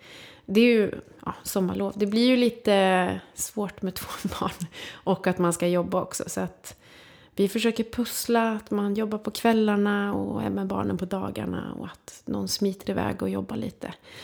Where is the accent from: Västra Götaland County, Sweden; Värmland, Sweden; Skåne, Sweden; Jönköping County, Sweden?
Värmland, Sweden; Karlstad; Lite som Karlstad, där jag kommer ifrån.